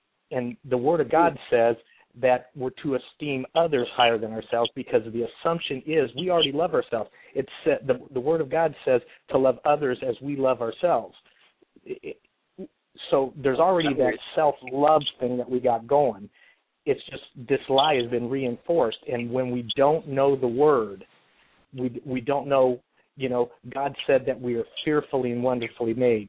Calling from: Anaheim, California, United States; I'm calling from Anaheim.

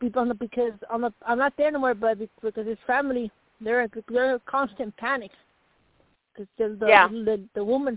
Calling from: Arizona, United States; Arizona, and thank you for taking my call

